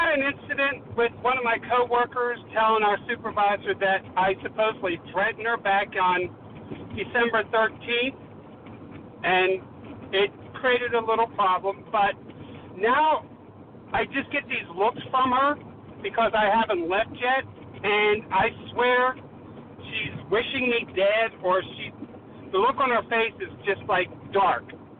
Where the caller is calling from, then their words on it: Arizona, United States; I'm out in Arizona.